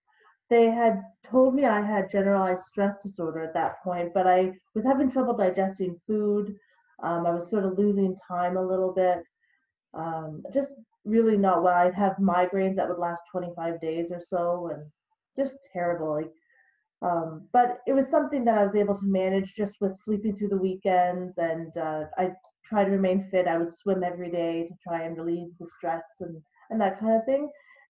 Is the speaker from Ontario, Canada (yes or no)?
yes; Carleton Place, Ontario, Canada; I grew up in a small town when I was, it's called Carlton Place. It's about a half an hour or so out of Ottawa.